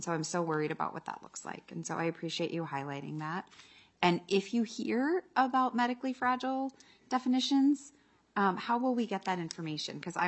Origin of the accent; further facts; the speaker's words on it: Rochester, Minnesota, United States; I just, as most of you know, I'm from Rochester. And so we have quite a rehab facility at the Mayo Clinic, a stroke facility.